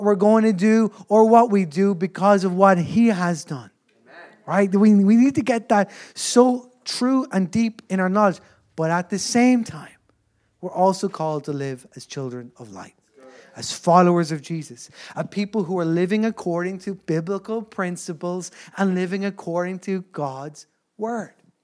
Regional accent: Ireland; As Irish people, singing is in our DNA. It's within us.

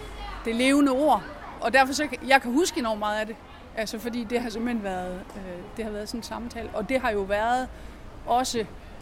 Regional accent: North Denmark Region, Denmark; jeg har boet i min barndom oppe i Thy, hvor jeg har gået på sådan en grundtvigsk friskole

